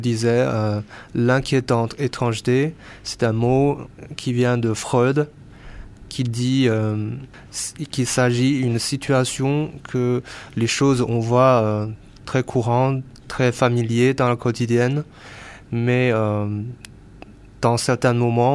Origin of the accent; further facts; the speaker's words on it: China; French is a second language; now in France; c'est un endroit que j'ai toujours rêvé quand j'étais petit en Chine